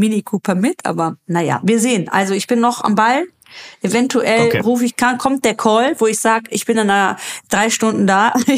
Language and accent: German; Greece; Also selbst bei uns in Griechenland, Euro, wo ich herkomme, da hat er dieses Jahr auch, ich glaube, 3,50 Euro gekostet.